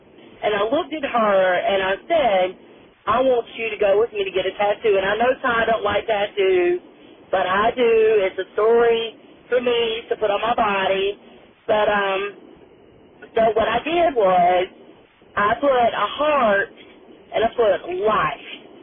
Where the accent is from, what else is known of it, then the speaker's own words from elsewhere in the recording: Florence, South Carolina, United States; now in Lamar, United States; I am from Florence, South Carolina, but right now I live in Lamar.